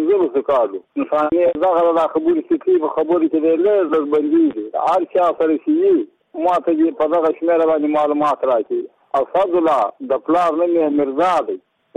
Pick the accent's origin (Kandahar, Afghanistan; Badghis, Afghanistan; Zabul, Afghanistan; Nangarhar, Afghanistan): Badghis, Afghanistan; Muqur; زه په خپل د بادغیس ولایت یم او د مقود ولسوالۍ یم.